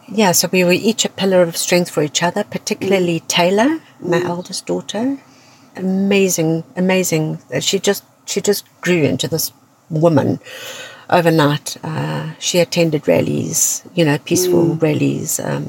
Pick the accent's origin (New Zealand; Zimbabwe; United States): Zimbabwe; because I'm originally from Zimbabwe